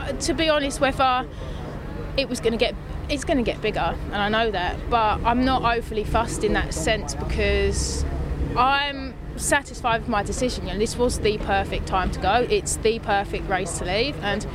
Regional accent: England, United Kingdom; You know, I'm English through and through. I never see myself as British.

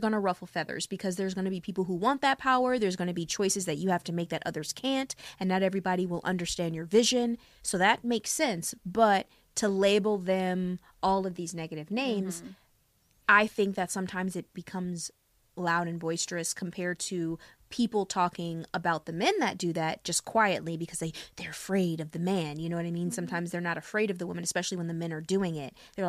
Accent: Hollywood, California, United States; this is very recent because we grew up in Hollywood

